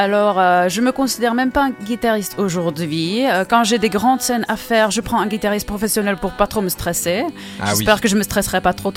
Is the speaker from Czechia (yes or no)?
yes; Czechia; French is a second language; now in France; je suis repartie dans mon pays d'origine, en République tchèque.